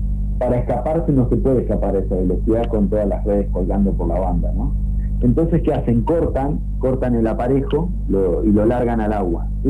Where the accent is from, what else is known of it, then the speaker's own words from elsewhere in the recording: Argentina; como argentinos que somos, y como controladores y soberanos de nuestro mar